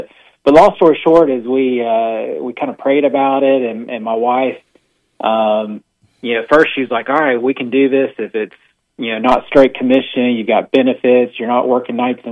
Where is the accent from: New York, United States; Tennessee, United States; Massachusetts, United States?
Tennessee, United States; Knoxville; now in Alabama, United States; I'm from Knoxville, Tennessee. So I graduated from the University of Tennessee, but I've been in Alabama long enough that I can say Roll Tide